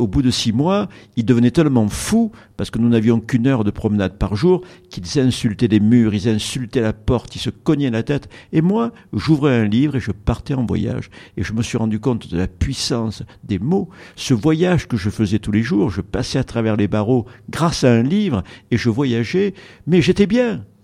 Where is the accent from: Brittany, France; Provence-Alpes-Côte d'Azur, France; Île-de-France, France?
Provence-Alpes-Côte d'Azur, France; Marseille; la cuisine où j'ai grandi, à Marseille